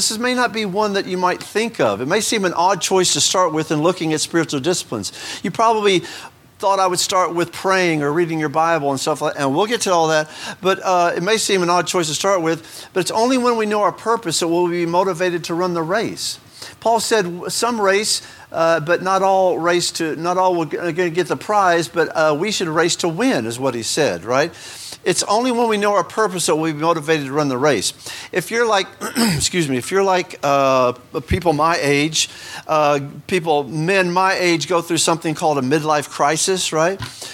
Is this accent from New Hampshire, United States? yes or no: no; Houston, Texas, United States; Because when I was growing up in Houston, we always went to Galveston.